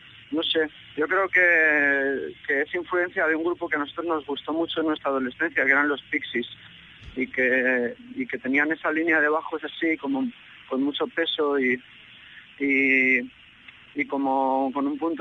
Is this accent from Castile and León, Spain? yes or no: no; Zaragoza, Aragon, Spain; te lo digo como maño, Zaragoza no es una ciudad fácil.